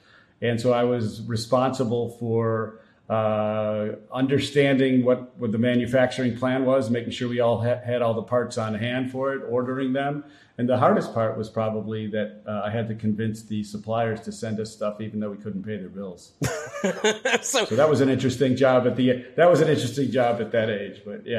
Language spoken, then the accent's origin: English; Chicago, Illinois, United States; now in Wisconsin, United States; I am from Chicago, North Suburbs, and have been building startup companies for most of my career.